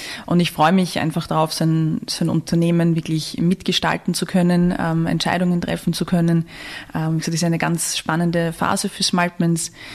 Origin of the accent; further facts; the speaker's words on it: Vienna, Austria; gebürtige Wienerin, wie man auch hört, das geht auch nicht mehr weg.